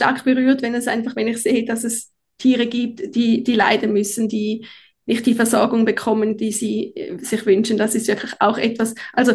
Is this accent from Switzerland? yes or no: yes; Switzerland; accent: Swiss; man hört es wahrscheinlich an meinem Dialekt. Ich bin in der Schweiz aufgewachsen. Ich bin immer noch in der Schweiz.